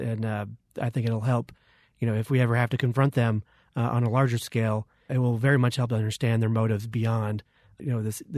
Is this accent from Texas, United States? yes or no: yes; Texas, United States; these are films that I watched over and over again on VHS tapes as a young kid and growing up in Texas.